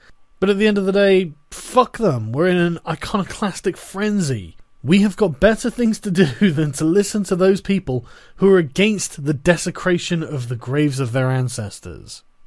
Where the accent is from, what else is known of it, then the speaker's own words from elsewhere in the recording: England, United Kingdom; why shouldn't I as an Englishman be able to fly an English flag?